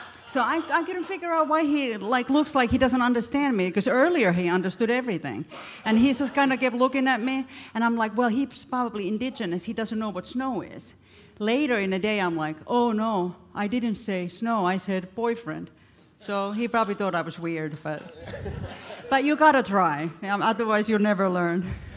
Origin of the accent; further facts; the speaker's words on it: Finland; English is a second language; I started telling him where I was from, that I'm originally from Finland.